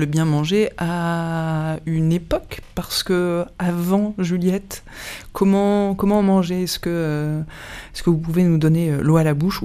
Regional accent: Auvergne-Rhône-Alpes, France; nous sommes français. Ardéchois français, oui.

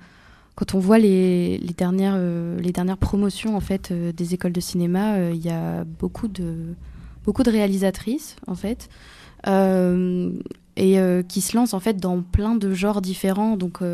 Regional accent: France; now in Brussels, Belgium; moi, je suis française, donc je suis un peu l'intrus à l'agence.

